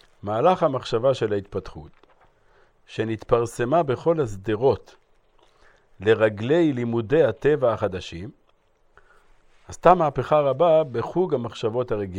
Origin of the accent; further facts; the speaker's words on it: Haifa, Haifa District, Israel; היה איזה קבלן אחד שגדלתי בחיפה, שכן איזה שני בתים לידי